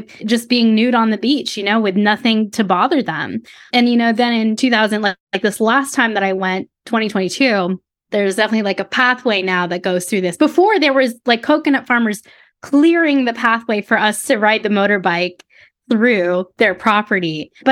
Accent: Philippines; I mean, I don't know if it's just because I'm Filipino, so that they're like, oh, okay, you're Filipino.

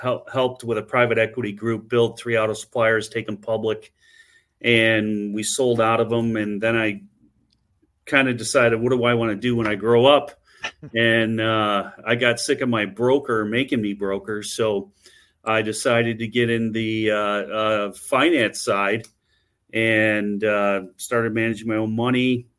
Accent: Michigan, United States; now in Southwest Florida, United States; I've lived in Southwest Florida for 6 years now, and I'm originally from Michigan.

